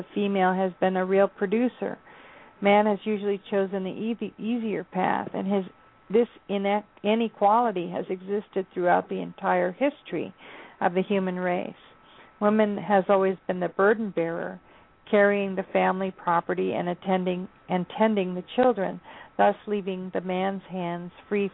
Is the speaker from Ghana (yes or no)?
yes; Ghana; I think about, you know, growing up in Ghana and Africa, women frankly do all the hard labor.